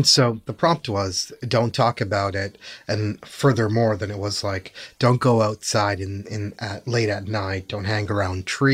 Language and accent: English; Canada; I'm a Pakistani Canadian Muslim.